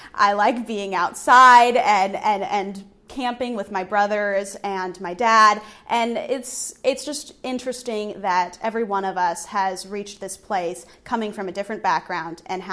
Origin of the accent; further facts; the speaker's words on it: Nebraska, United States; It was a small county fair pageant in my hometown in Nebraska.